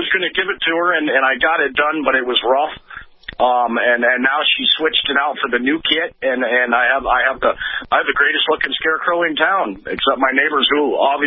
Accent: Idaho, United States; And you know, we're from Idaho, so we got a lot of Bronco fans around here.

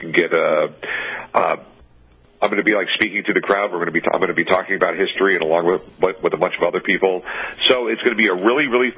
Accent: San Diego, California, United States; also born or lived in North Carolina; now in Las Vegas, United States; No, I was born in North Carolina. You know, my dad was in the Navy, so I ended up growing up in San Diego, and we moved to Vegas in 81.

